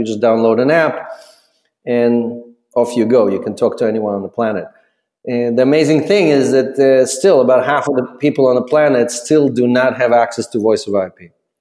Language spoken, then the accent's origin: English; Ukraine; now in United States; I'm an immigrant from the Ukraine who was trying to fight for the truth.